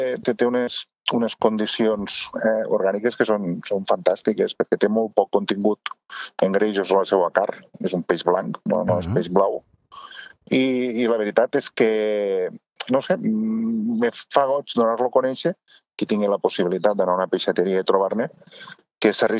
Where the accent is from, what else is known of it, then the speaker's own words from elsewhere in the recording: Sant Carles de la Ràpita, Catalonia, Spain; per exemple, al meu poble la ràpita sempre me'n fotem.